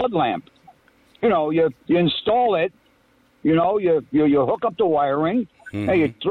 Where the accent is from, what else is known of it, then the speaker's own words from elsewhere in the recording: United States; I'm an American, born and bred.